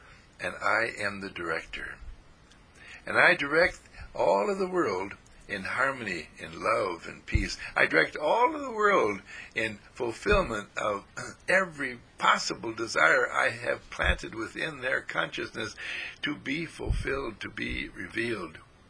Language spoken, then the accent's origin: English; California, United States; I'm a Californian coming in to New York.